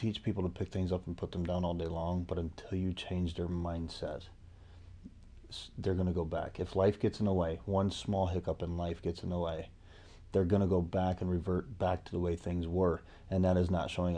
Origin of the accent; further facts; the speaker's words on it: Mishawaka, Indiana, United States; I'm from Mishawaka, Indiana.